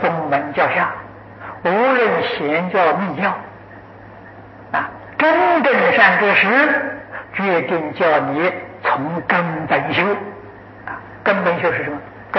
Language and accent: Chinese; China; 我们中国人俗话讲出师啊，